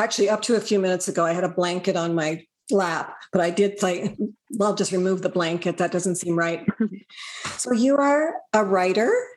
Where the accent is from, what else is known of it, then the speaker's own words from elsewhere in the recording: Canada; this is how I can tell that you're American and I'm Canadian. Because in Canada, we never say dang, ever